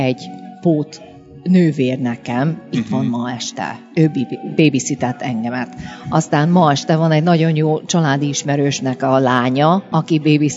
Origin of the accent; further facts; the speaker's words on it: Cleveland, Ohio, United States; itt nőttem fel, itt tanultam magyarul, itt tanultam táncolni, csárdás. Itt vannak a szüleimek